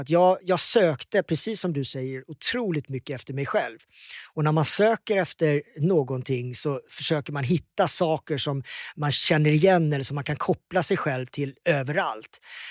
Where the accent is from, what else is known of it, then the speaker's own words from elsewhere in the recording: Karlshamn, Blekinge, Sweden; jag växte upp i Karlshamn, en liten stad nere i södra Sverige. Och vi var inte jättemånga som såg annorlunda ut.